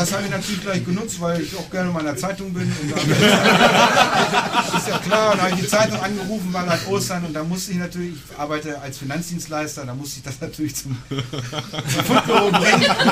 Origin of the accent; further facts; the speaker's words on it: Salzgitter, Lower Saxony, Germany; Und ich komme aus Salzgitter